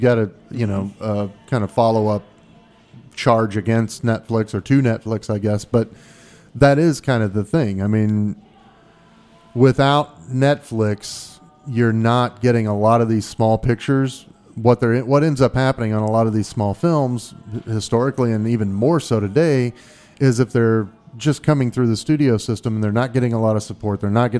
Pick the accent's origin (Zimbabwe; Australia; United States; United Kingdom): United States; Midwest; now in Washington, United States; I grew up in the Midwest and grew up before all of this was obviously a point of contention.